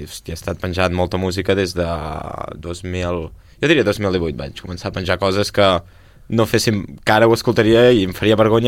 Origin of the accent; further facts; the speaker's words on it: Vic, Catalonia, Spain; Sí, sí, vivim, som els dos de Vic